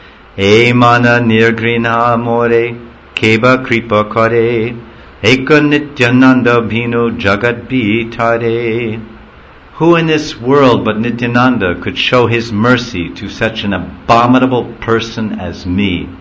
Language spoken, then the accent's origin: English; New Jersey, United States; I'm from New Jersey.